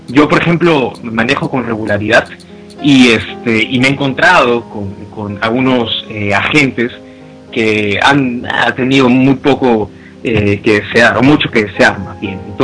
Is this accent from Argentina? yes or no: no; Peru; como peruanos tenemos que ir fomentando.